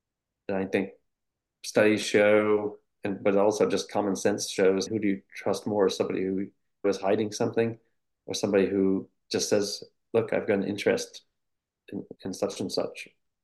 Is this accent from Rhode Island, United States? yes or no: yes; Rhode Island, United States; and also I grew up in Rhode Island, all blue collar family